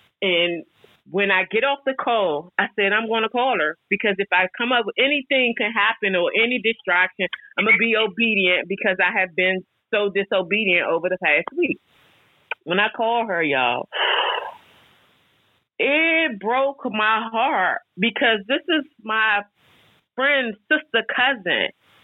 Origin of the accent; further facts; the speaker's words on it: Fort Washington, Maryland, United States; from Fort Washington, Maryland.